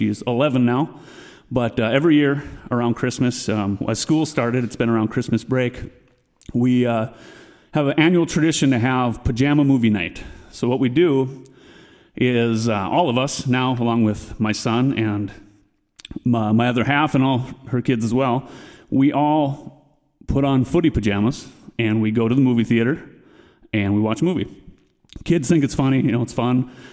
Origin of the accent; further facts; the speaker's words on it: Pekin, North Dakota, United States; I'm from Pekin, North Dakota